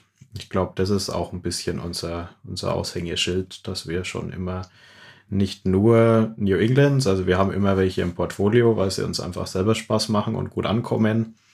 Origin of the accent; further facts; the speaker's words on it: Bavaria, Germany; bei uns in Bayern